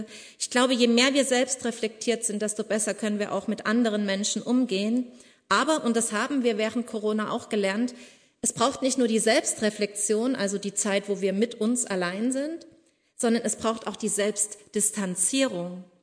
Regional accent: eastern Germany, Germany; Ich bin in der DDR aufgewachsen

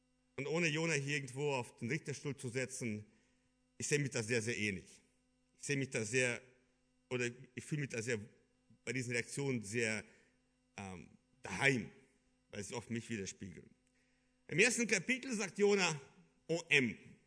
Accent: Kyrgyzstan; now in Germany; Ich bin ja ein wahrer Ossi. Ich sage immer, ich bin ein Ossi der Ossis. Ich bin aufgewachsen in Kirgisistan. Wir waren sehr stolz, wir sind Deutsche.

